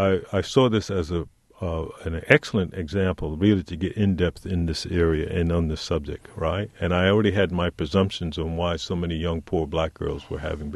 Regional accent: New York City, New York, United States; I grew up in New York City's Harlem, and I was not poor, but I was surrounded by poverty.

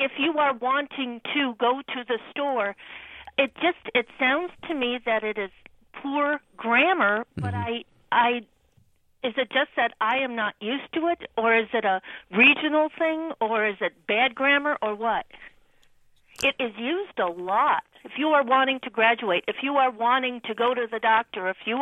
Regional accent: Michigan, United States; now in Mattoon, United States; I'm originally from Michigan, and I don't know whether this is a regional thing or not, but down here in Mattoon

